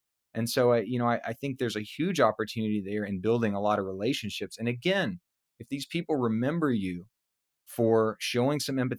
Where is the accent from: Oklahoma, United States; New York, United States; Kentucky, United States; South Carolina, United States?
South Carolina, United States; now in Orlando, United States; I'd like to go back to my home state of South Carolina. We have built a great thing here in Orlando.